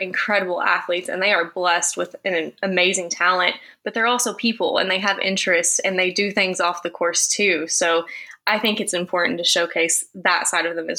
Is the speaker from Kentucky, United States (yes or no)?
yes; Kentucky, United States; because I'm from Eastern Kentucky. I'm from the mountains.